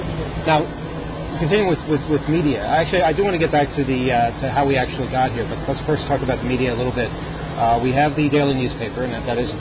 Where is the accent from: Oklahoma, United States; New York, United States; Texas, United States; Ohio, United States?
New York, United States; We're from New York.